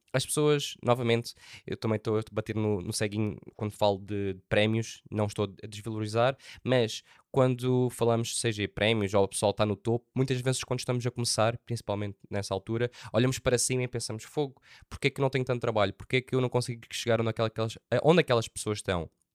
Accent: Faro, Algarve, Portugal; eu queria dar aquela ideia que sou de Faro

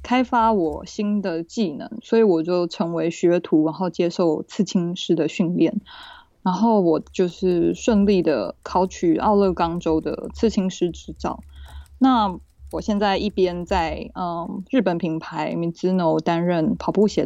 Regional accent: Taipei, Taiwan; moved away as an adult; now in New York, United States; 我是土生土长的台北人，然后我在台北艺术大学美术学系毕业之后，我就前往纽约 Parsons 就读那个时装的设计。

